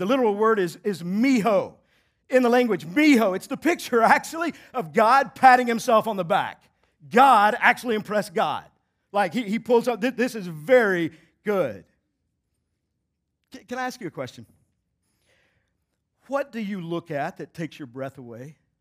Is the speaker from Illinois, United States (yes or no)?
no; Texas, United States; sometimes I have certain phrases I say that I grew up in Texas, I got them from there.